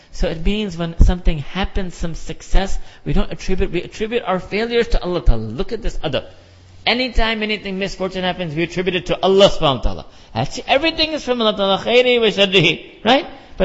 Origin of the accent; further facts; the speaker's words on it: New York City, New York, United States; I was raised on Coke in New York City.